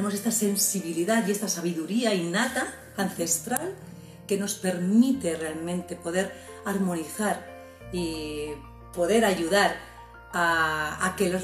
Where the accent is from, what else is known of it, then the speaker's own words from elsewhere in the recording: Sabadell, Catalonia, Spain; la ciudad de la que yo soy, de Cataluña, que se llama Sabadell.